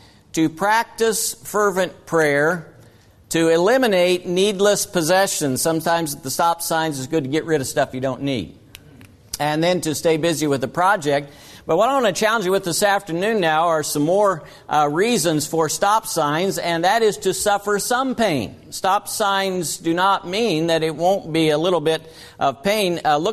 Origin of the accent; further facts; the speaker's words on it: Iowa, United States; I grew up in Iowa, and Minnesotans always picked on Iowans.